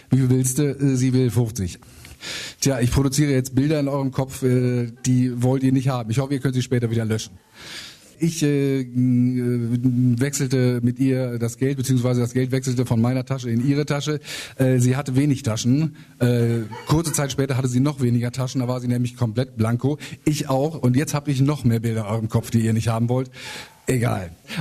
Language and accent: German; North Rhine-Westphalia, Germany; Ich komme aus dem Kreis Minn-Lübbecke. Das ist der Arsch der Welt und wenn es nicht der Arsch der Welt ist, von da kann man es verdammt gut riechen.